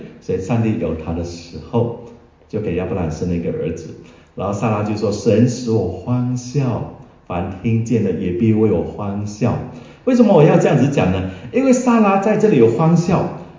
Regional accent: East Malaysia, Malaysia; 马来西亚第一个新冠病毒在我家乡东马过世的是牧师

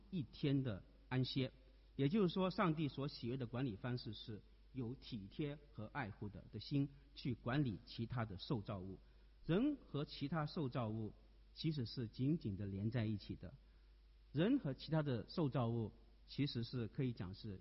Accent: China

